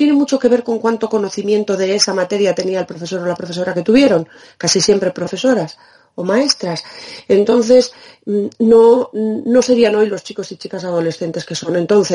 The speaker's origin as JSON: {"language": "Spanish", "town": "Burgos", "region": "Castile and León", "country": "Spain", "also_born_or_lived": "Extremadura", "said": "aunque soy de Burgos, hice eso de la emigración"}